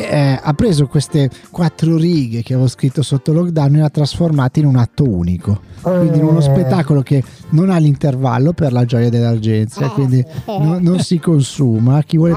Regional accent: Carugate, Lombardy, Italy; io sono un forestiero, sì, qui a Gorgonzola, perché sapete sono di Carugate

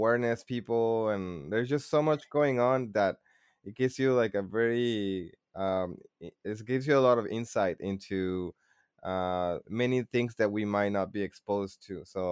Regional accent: San Francisco, California, United States; also born or lived in Mexico City; I grew up over there in the Mission, in San Francisco. That's kind of you know, that's like my origins

